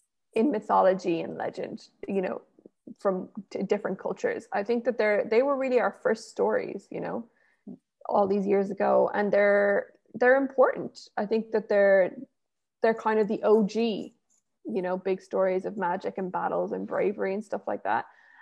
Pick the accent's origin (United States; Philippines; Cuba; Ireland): Ireland; like as an Irish author, I always try and put like my own cultural stamp on everything I write, because I'm so proud of where I come from